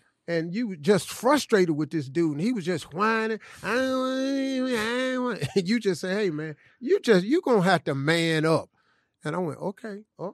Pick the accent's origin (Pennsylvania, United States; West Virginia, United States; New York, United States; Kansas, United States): West Virginia, United States; Welch; Well, I'm from Welch, West Virginia. What you want me to be?